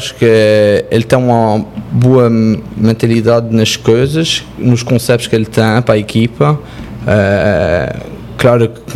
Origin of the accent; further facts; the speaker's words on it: Montreal, Quebec, Canada; também nasci em Montreal, vivi aqui, cresci aqui